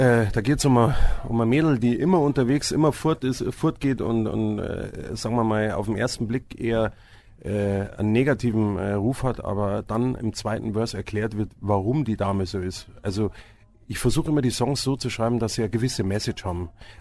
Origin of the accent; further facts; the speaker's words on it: Bavaria, Germany; Ja, also tatsächlich, ich bin ja ein echter Bayer, also von dem her